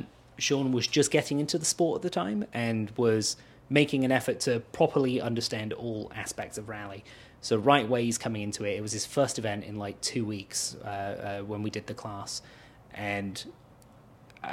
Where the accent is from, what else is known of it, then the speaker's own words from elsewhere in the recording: England, United Kingdom; As an English person, it's my right to make an abomination of the French language.